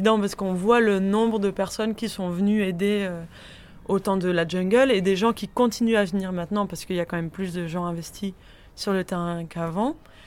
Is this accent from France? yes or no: no; England, United Kingdom; on est Anglais, là notre île elle est en train de se détacher, mais nous en fait on est Européens